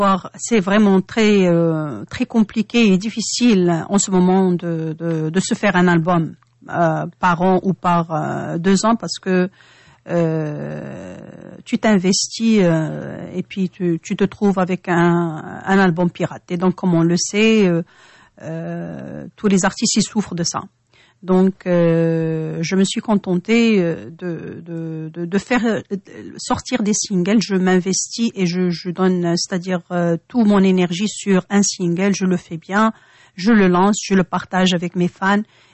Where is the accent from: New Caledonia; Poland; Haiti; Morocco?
Morocco; parce que moi je suis marocaine, c'est tout.